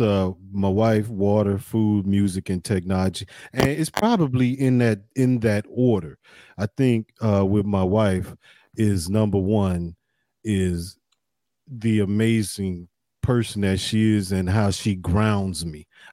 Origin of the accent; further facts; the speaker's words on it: Chicago, Illinois, United States; I'm from Chicago. We the home of house music.